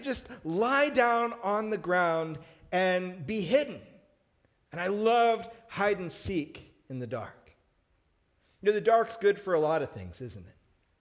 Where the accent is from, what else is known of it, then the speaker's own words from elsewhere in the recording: Seattle, Washington, United States; I grew up in the Seattle area, and if you think there's a big difference seasonally in light and dark around here, it's even more so, 1,000 miles to the north.